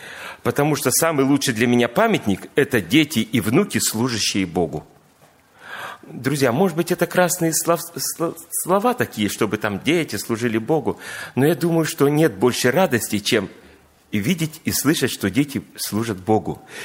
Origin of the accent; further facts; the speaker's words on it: Kemerovo, Kemerovo Oblast, Russia; now in Kansk, Russia; У меня есть брат-близнец … Мы вместе совершаем служение в Канске, сами родом из Кемерово, переехали туда уже более 20 лет.